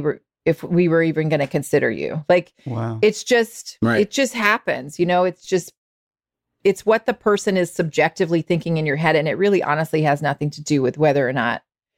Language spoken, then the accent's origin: English; the South, United States; I'm from the South. The South has a tricky past, obviously, but like it just felt like it called to me.